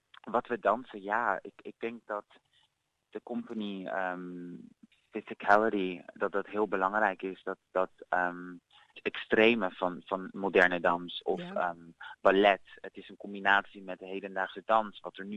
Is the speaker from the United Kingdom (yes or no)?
no; Amsterdam, North Holland, Netherlands; also born or lived in Suriname; Ik ben ook zeg maar van Surinaamse afkomst, maar ook Nederlandse afkomst. En ik ben in Suriname geboren en toen ik 2,5 was, ben ik naar mijn moeder naar Amsterdam verhuisd. En daar opgegroeid